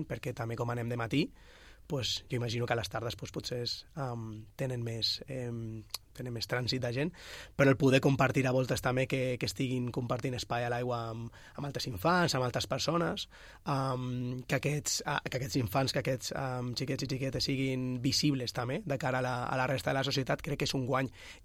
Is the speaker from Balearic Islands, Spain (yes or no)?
no; Valencia, Valencian Community, Spain; Soc de València.